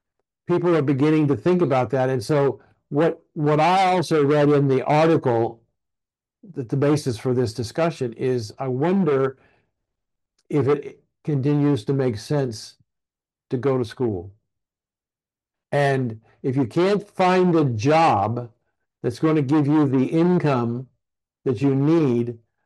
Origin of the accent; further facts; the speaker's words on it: Columbus, Ohio, United States; in my hometown, Columbus, Ohio